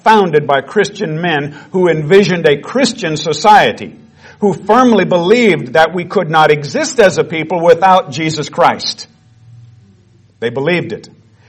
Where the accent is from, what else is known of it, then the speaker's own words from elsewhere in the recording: United States; I'm an American patriot, an Israelite, a sinner saved by the grace of God, who loves his country and trembles for it